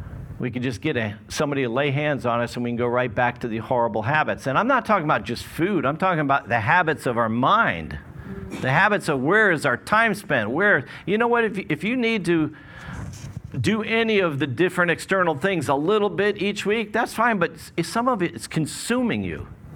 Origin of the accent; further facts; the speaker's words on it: New Jersey, United States; born there; There was one just up in New Jersey. I'm like, I was born in New Jersey. Not that much good comes out of New Jersey